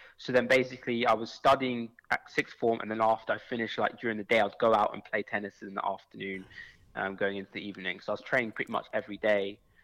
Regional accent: Burnham, South East England, United Kingdom; So born and raised in Burnham.

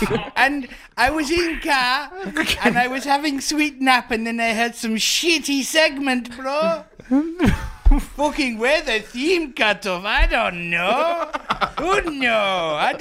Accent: France; English is a second language; now in United Kingdom; I'm from France originally, bro.

